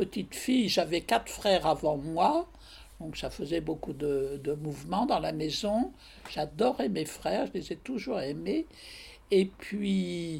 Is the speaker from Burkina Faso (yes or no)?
no; Paris, Île-de-France, France; Je suis une vraie Parisienne, j'ai beaucoup aimé, alors j'ai tout fait à Paris, je suis allée à l'école à Paris, d'abord une plus petite école, ensuite une école moyenne, ensuite je suis allée un peu en faculté à la Sorbonne, pas longtemps.